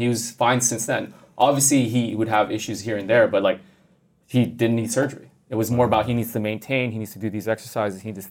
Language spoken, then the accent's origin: English; Montreal, Quebec, Canada; Growing up in Canada, yeah. So I'm originally from Montreal.